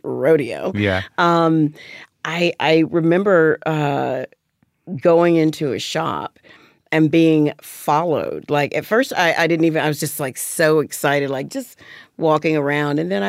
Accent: Alabama, United States; moved away; But growing up in Alabama, if I'm going to be honest, I felt more racism when I first moved here than I ever had in Alabama.

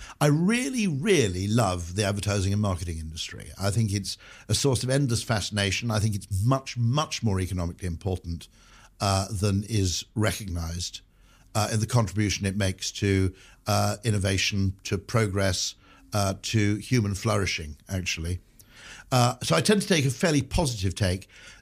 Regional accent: Wales, United Kingdom; You know, growing up in Wales is a bit of a bonus.

